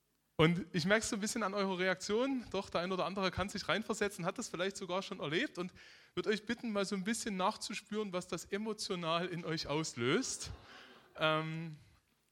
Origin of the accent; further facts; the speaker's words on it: Aue, Saxony, Germany; Bin aber nicht ursprünglich hier aus der Gegend, sondern man hört es immer noch ein bisschen. Wir kommen aus Sachsen, aus dem Erzgebirge, vielleicht kennt jemand Aue.